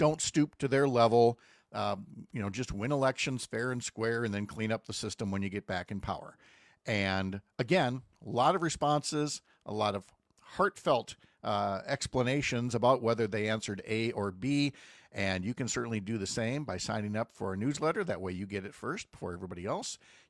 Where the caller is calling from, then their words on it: Tyler, Texas, United States; I'm listening from Tyler, East Texas.